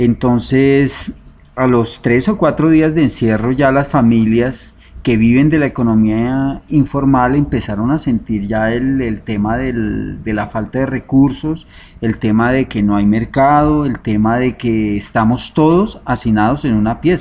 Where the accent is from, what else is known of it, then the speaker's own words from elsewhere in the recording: Colombia; es una realidad que es importante que nosotros como colombianos tengamos en cuenta